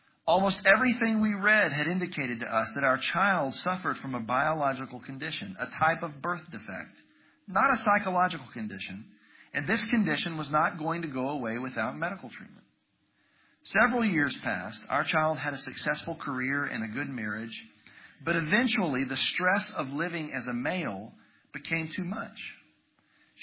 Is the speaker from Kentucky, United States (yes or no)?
yes; Louisville, Kentucky, United States; I'm from Louisville, Kentucky.